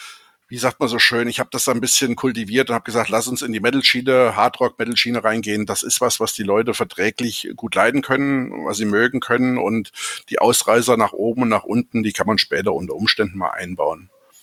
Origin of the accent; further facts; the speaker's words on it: Hünfeld, Hesse, Germany; ich bin 1965 in Hünfeld geboren und lebe da auch seit meiner Schulzeit oder Geburt hier. Außer meiner Berufsausbildung, die ich zeitweilig in Kassel und Wiesbaden absolviert habe, habe ich immer hier gelebt